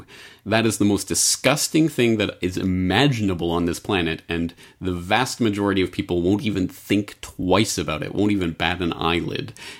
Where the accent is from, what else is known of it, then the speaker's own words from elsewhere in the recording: Canada; That's one of the things that I guess is good about being Canadian.